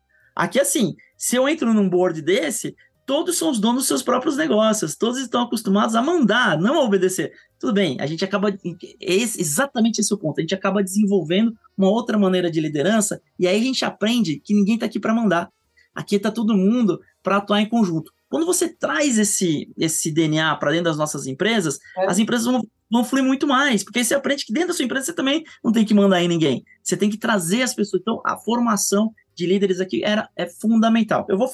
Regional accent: São Paulo, Brazil; moved away as an adult; now in Curitiba, Brazil; Eu sou de São Paulo, mas aí faz 16 anos que eu moro em Curitiba. Eu vim por causa da Microsoft e da minha esposa, que é curitibana

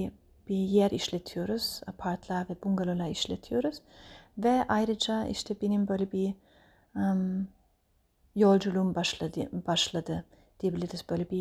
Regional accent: Bavaria, Germany; Turkish is a second language; moved away as an adult; now in Turkey; İşte Almanya'da doğdum. Almanya'da Münih'e yakın küçük bir kasabada.

